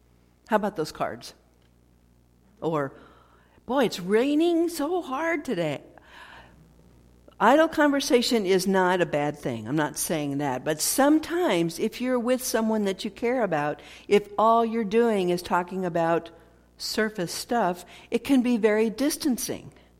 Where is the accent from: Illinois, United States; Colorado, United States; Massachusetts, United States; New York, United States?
Illinois, United States; born there; because I was born in Southern Illinois